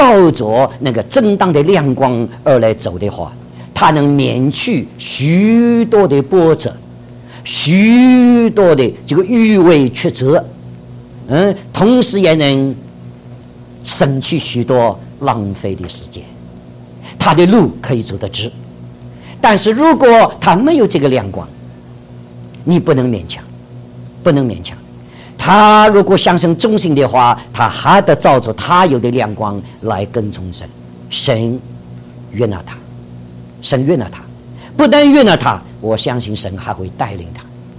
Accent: China; 那个时候我年纪很轻了，我们中国人啊，当然从小我们受的这个培养就是要孝敬父母，听从父母了

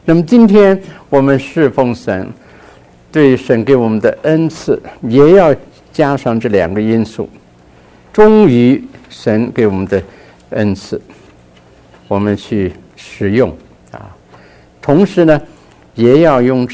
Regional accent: China; 我们中国人这个从前君主制度的时代，那些臣民向君主是愚忠啊

